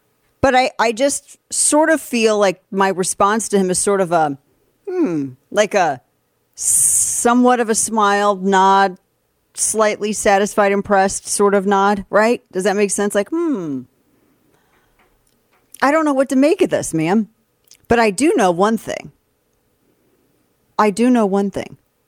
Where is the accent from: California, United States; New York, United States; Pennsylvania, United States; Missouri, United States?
Missouri, United States; Yes, I'm from Missouri. It was really cold up there. But I've been acclimated down here for a decade